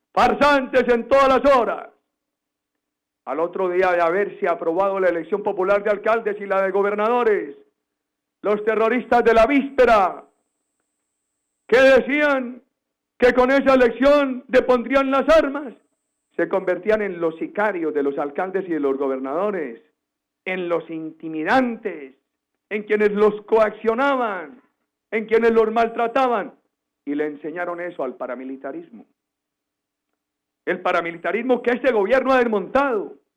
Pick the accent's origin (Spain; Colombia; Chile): Colombia; estoy muy mal acostumbrado porque vengo de Colombia. Si viniera de otra parte, seguramente me descrestarían. Pero es que vengo de Colombia.